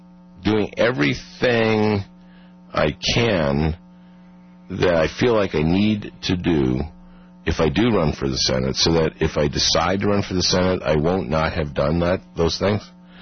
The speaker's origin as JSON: {"language": "English", "region": "Minnesota", "country": "United States", "said": "That's character. That's being a Minnesotan."}